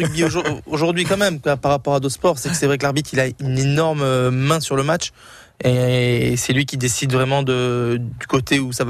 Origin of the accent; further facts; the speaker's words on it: France; Je disais que c'est vrai que en tant que Français, on a l'impression d'être souvent floué